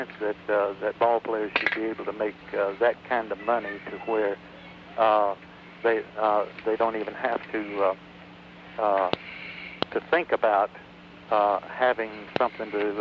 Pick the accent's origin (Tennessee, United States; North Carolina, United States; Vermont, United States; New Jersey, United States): North Carolina, United States; growing up in the South and in North Carolina, I've never been in favor of strikes because there's not that many labor unions in North Carolina